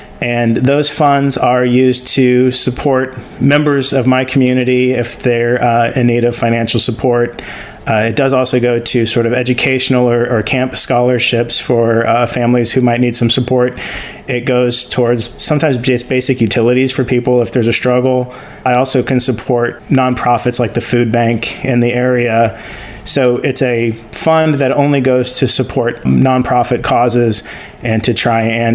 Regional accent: Kansas City, Missouri, United States; also born or lived in California; You know, when I grew up in Kansas City, it was always cold, and so everything had to be indoors. There was some time that I spent in California

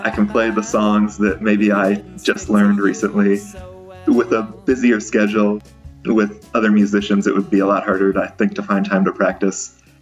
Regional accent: Pittsburgh, Pennsylvania, United States; now in Dayton, United States; I live in Dayton, Ohio now. I grew up in Pittsburgh, Pennsylvania.

